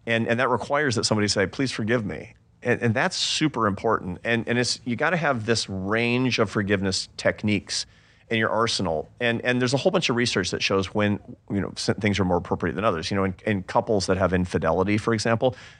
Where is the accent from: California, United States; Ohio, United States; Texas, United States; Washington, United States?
Washington, United States; Seattle; I'm from Seattle. We don't do that.